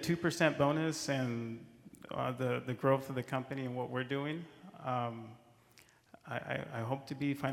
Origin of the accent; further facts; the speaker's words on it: Perris, California, United States; I'm from Paris, California, and I'm a general contractor.